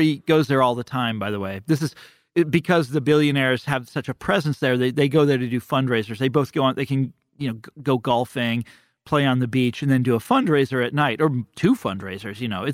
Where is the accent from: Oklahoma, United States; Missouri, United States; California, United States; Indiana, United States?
Missouri, United States; Kansas City; when I was growing up in Kansas City, and probably the same for you in Minnesota, I didn't even know what that was.